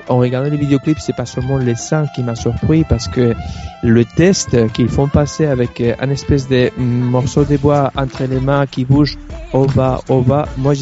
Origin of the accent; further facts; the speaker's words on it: Spain; Peut-être c'est parce qu'évidemment, je suis espagnol